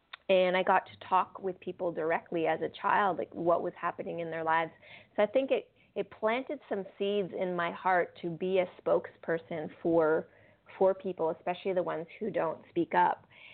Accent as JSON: {"language": "English", "region": "Manitoba", "country": "Canada", "tie": "born or raised there", "said": "I'm French Canadian born, and I was raised on Native reservations in the province of Manitoba."}